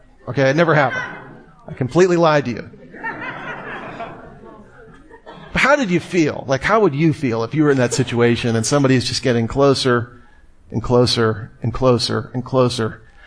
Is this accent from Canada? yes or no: no; Columbus, Ohio, United States; accent: Ohioan; maybe my accent is an Ohioan accent. Maybe that gave me away. You know, there's certain subtleties. Okay, yeah, I am from Ohio. Where in Ohio? And he says, "Well, Columbus, Ohio."